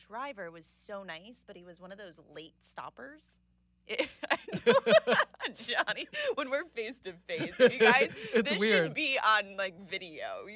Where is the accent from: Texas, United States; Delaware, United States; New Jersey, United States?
New Jersey, United States; now in Los Angeles, United States; I mean, I feel like when I grew up in Jersey, my mom and I would, like, go to the park.